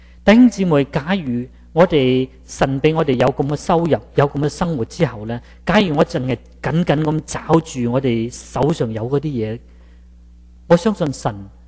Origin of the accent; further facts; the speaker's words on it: China; 我们说18岁我们中国人还好一点，好过美国人呢